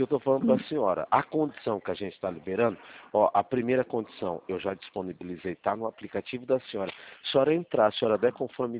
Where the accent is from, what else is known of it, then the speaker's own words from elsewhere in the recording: São Paulo, Brazil; Eu sou do interior aqui de São Paulo.